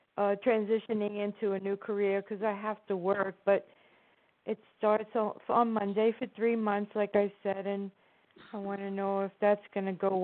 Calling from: New Jersey, United States

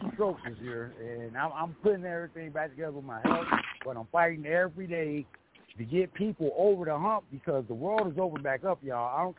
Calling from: Mesa, Arizona, United States; I'm calling from Mesa, Arizona.

